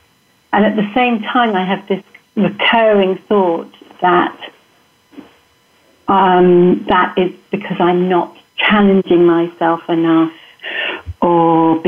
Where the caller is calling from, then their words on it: Oxford, South East England, United Kingdom; Hi. I'm calling in from Oxford, England.